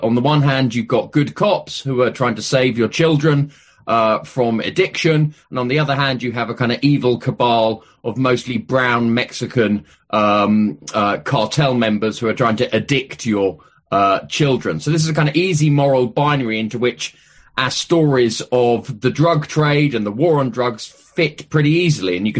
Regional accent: United Kingdom; So I'm a historian, as you can tell from the accent. I'm from Britain.

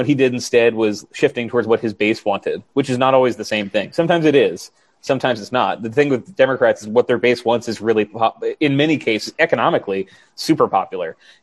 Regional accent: Delaware, United States; And I'm from Delaware. Like, that's not a state that would be crippled by a $15 minimum wage by any means.

